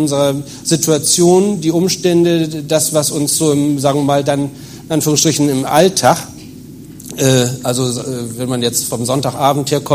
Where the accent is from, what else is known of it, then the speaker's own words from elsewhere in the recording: Hamburg, Germany; ich komme aus Hamburg